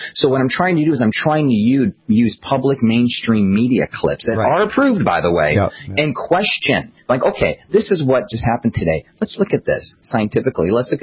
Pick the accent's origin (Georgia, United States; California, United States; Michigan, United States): Georgia, United States; And I'm from Georgia. I live in Atlanta.